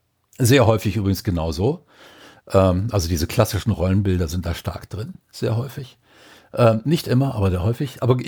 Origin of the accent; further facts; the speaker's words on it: Mettmann, North Rhine-Westphalia, Germany; also born or lived in Düsseldorf; Ich bin ja in Düsseldorf geboren, in Mettmann groß geworden, das ist ja nicht so weit weg